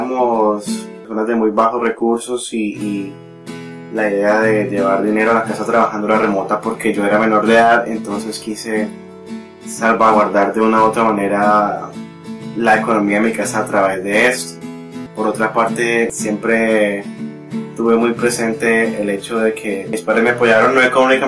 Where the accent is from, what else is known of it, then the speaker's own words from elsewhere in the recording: Palmira, Valle del Cauca, Colombia; a los 12 años, yo empecé a tocar puertas en mi ciudad natal, en Palmira